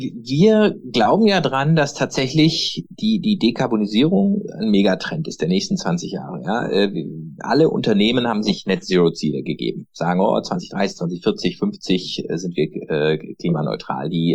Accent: Freiburg, Baden-Württemberg, Germany; Ich komme aus Freiburg

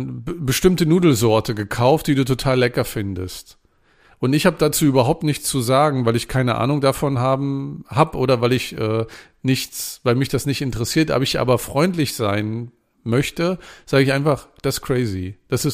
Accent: Northern Germany, Germany; Ich komme ja aus dem Norden, da muss ich auch Plattdeutsch einbringen.

